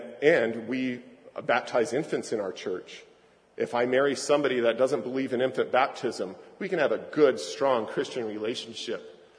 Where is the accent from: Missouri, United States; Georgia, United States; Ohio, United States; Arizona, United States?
Arizona, United States; born there; I was born in Arizona